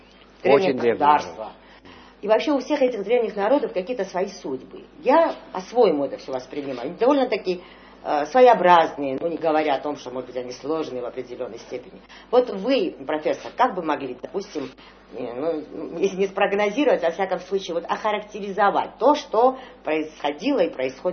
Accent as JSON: {"language": "Russian", "region": "Tbilisi", "country": "Georgia", "said": "Я из Тбилиси"}